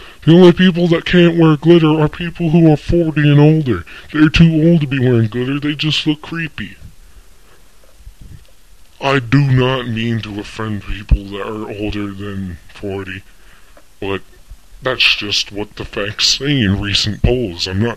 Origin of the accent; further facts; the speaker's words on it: United States; I mean, come on, we're born with that. We're American.